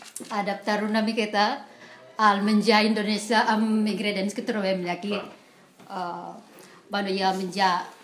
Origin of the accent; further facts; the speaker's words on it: Girona, Catalonia, Spain; Jo, per exemple, que soc de Girona, molt lluny per anar a Barcelona